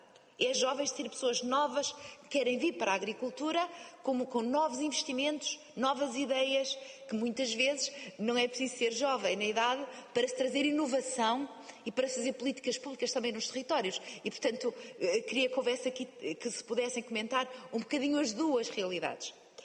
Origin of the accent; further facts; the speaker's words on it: Norte, Portugal; Eu sou do Alto Minho e volta e meia perguntam-me se estou em Espanha.